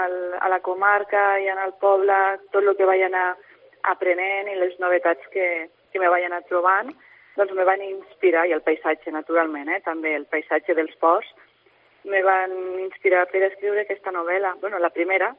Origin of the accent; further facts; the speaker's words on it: Barcelona, Catalonia, Spain; accent: Barcelona Catalan; moved away; quan vaig venir de Barcelona, perquè clar, jo estava molt acostumada a un català barceloní que és molt proper a l'estàndard.